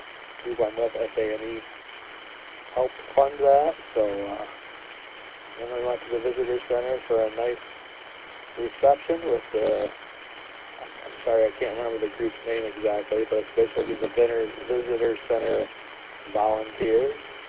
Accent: Marlette, Michigan, United States; I'm from Marlette, Michigan. That's down in the Thumb, straight north of Detroit, about 67 miles.

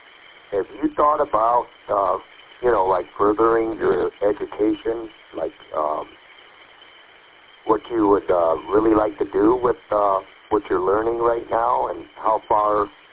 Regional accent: Birch Run, Michigan, United States; from Birch Run.

